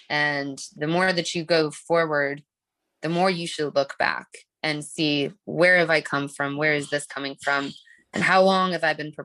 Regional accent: El Dorado Hills, California, United States; I grew up in El Dorado Hills in like a more suburban area, and we ended up moving when I was pretty young

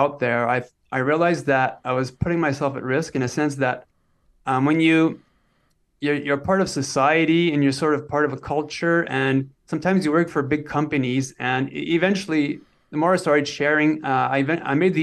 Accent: Temagami, Ontario, Canada; I was born in 1975, so I'm 48 right now. And so I grew up in Northern Ontario, Canada. So in a small town by what we call Tomogamy Lake. So yeah, Tomogamy, Ontario.

